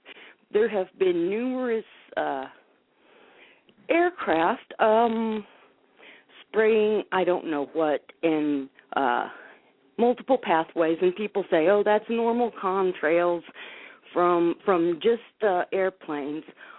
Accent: Homestead, Florida, United States; I grew up in Homestead, Florida, and I love watching clouds, so I know what clouds look like

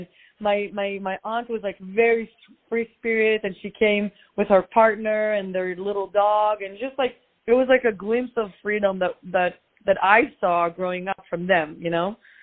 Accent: Israel; Well, I grew up in Israel. I grew up in a super, super Orthodox family in Israel, and it's not like a regular like family in Israel.

